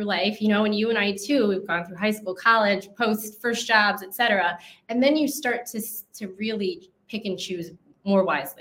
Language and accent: English; Chicago, Illinois, United States; also born or lived in Los Angeles; I mean, I'm from Chicago, but lived in LA.